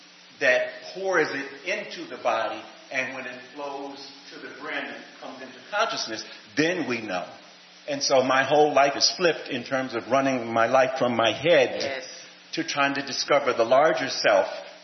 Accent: the South, United States; I am from the South

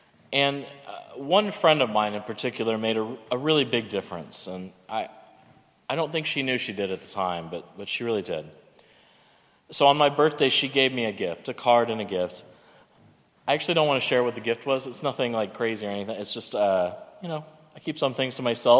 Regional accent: Texas, United States; And I grew up in Texas, so it's not that different.

